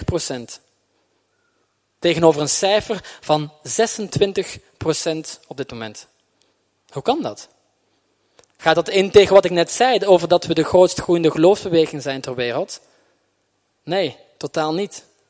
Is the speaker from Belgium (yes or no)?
yes; Belgium; ik ben opgegroeid in België, in een christelijk gezin.